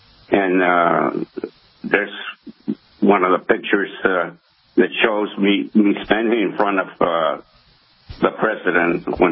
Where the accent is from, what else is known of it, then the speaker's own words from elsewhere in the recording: San Antonio, Texas, United States; where are you from … ? And I said, San Antonio, Texas, sir. And he said, put it there, fellow Texan.